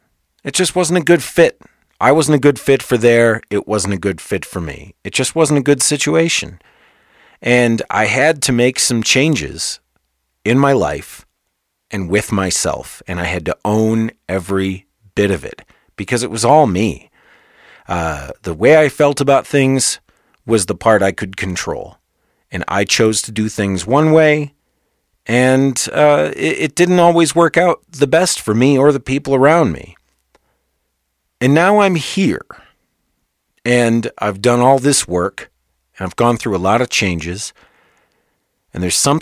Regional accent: Michigan, United States; now in Colorado, United States; I came from Michigan, and you know, the snow here in Colorado is nothing like the snow in Michigan.

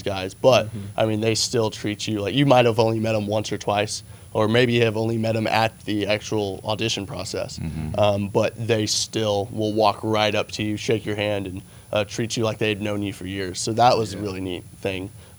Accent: Hobart, Oklahoma, United States; So he's from Mountain View. I'm from Hobart. We're both from Kiowa County. Southwest Oklahoma born and raised.

